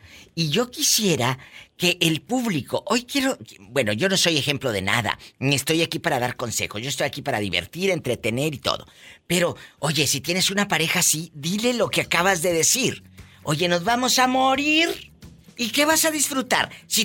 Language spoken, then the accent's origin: Spanish; Matamoros, Tamaulipas, Mexico; born there; Yo también soy de Matamoros, Tamaulipas, y me emociona recibir una llamada de alguien de la tierra donde uno nació.